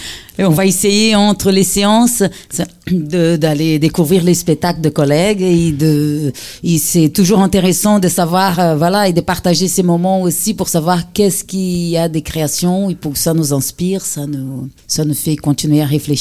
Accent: Brazil; now in France; il y a du portugais parce que je suis brésilienne d'origine. Le français parce que c'est le pays qui m'a adoptée, qui j'ai choisi d'être.

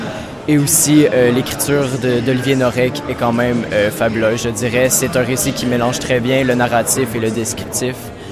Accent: Quebec, Canada; nous, on vient du Québec. Donc, ça a quand même été une grosse aventure pour nous dès le départ.

